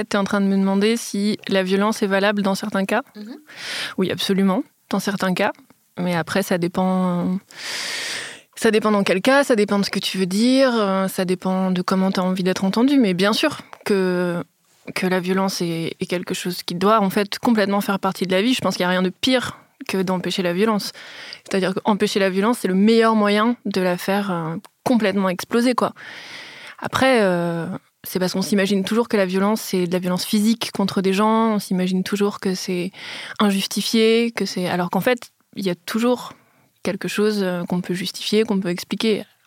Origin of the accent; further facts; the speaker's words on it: Metz, Grand Est, France; moi, j'ai grandi à Metz, et on faisait pas trop de classe verte.